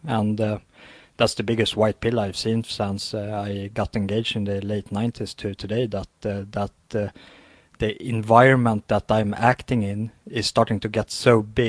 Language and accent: English; Sweden; I'm born and raised in Sweden